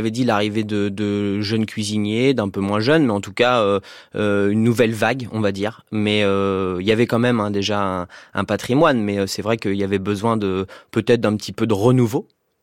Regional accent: Nantes, Pays de la Loire, France; Oui, je suis nantais. Je suis né à Nantes.

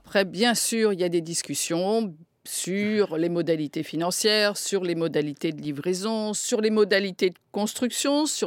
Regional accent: France; C'est pas parce que je suis française

